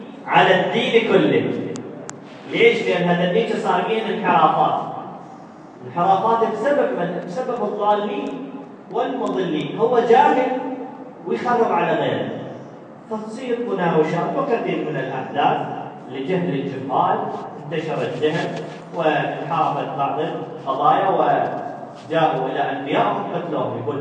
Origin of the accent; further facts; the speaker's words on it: Nasiriyah, Dhi Qar, Iraq; أنا هم نشئتي ولادتي بالناصرية بريف الشيوخ بالكامل.